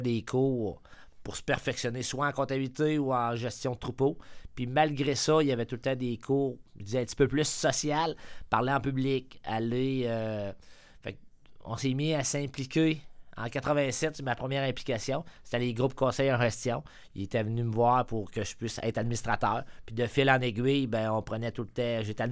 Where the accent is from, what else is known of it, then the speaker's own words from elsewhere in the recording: Saint-Anselme, Quebec, Canada; je suis né à Saint-Anselme. C'est, en fin de compte, je suis producteur agricole, la sixième génération. Mes ancêtres sont arrivés chez nous, fait que je suis la sixième génération sur la terre, là.